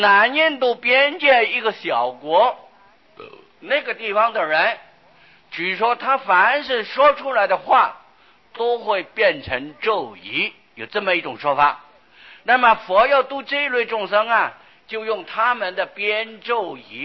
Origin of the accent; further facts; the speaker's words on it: Taiwan; 我们中国人乃至我们台湾人小孩子讲的话呀啊，童言无惧